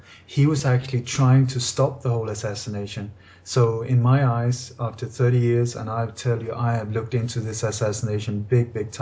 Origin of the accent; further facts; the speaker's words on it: Denmark; born there; English is a second language; also born or lived in Sweden; I was born in Denmark in a family that was very much involved in the resistance movement against the Nazi occupation during the Second World War.